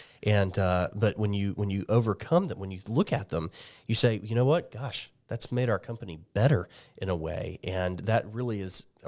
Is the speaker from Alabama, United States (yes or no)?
yes; Mobile, Alabama, United States; well, honestly, my background, I come from Mobile.